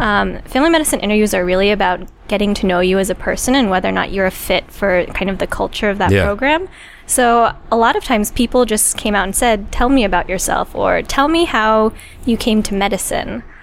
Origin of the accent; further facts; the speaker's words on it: Worcester, Massachusetts, United States; born there; Ah, I was born in Worcester.